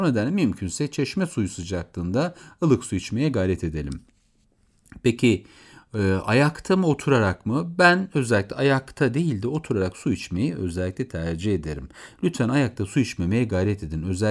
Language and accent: Turkish; Beypazarı, Ankara, Turkey; Ben Beypazarlıyım, Ayaş bize çok yakındır.